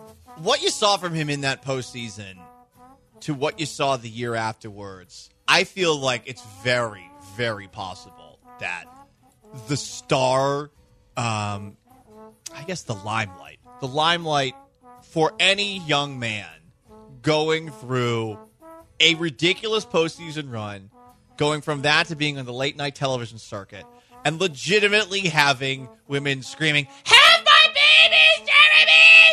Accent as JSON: {"language": "English", "region": "Northeast", "country": "United States", "said": "Now, I'm from the Northeast. There's lots of cities near each other. All the Northeastern cities hate each other."}